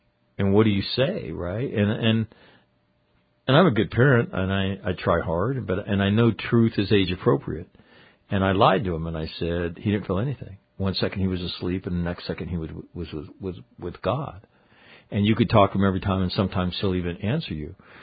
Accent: Sacramento, California, United States; A year later, we were in my hometown of Sacramento where this had happened

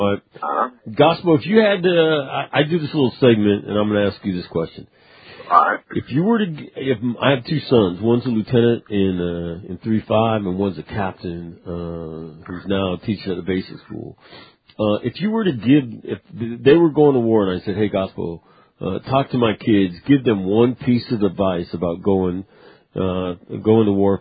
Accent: Sacramento, California, United States; but I grew up in Sacramento, which is about 90 minutes from Tahoe.

